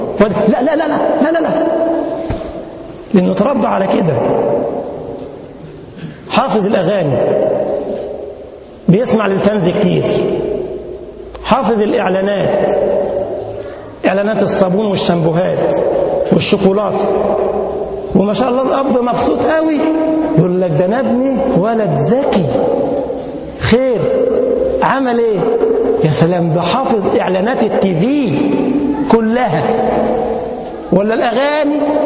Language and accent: Arabic; Egypt; أذكر مرة في درس القرآن للأطفال عندنا في مسجدنا في بلدنا مصر